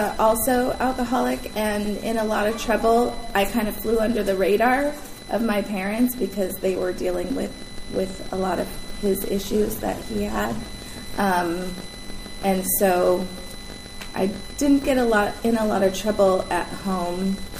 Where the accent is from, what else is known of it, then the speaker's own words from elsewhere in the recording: Whittier, California, United States; born there; I was actually born in Southern California. I was born in Whittier, California, just across the county line in LA County.